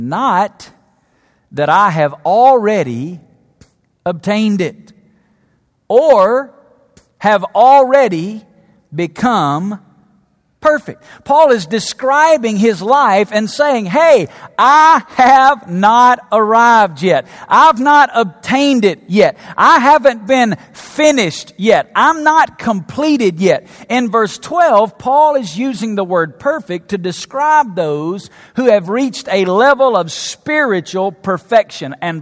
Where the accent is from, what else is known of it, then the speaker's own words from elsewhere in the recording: the South, United States; Man, growing up in the South, we had these things called ice cream freezers.